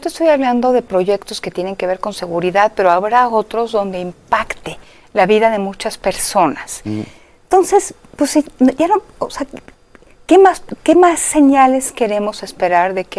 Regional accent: Mexico; como mexicana

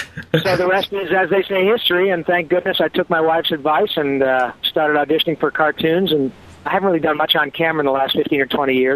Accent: Detroit, Michigan, United States; also born or lived in Flint; But no, I grew up born in Detroit and raised in and around Detroit on Flint, Michigan.

